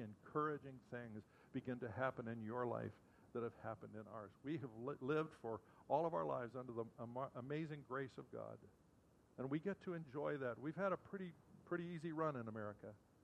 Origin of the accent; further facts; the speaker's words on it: British Columbia, Canada; We did a presentation of the book of Galatians together on June 20th in my hometown in British Columbia.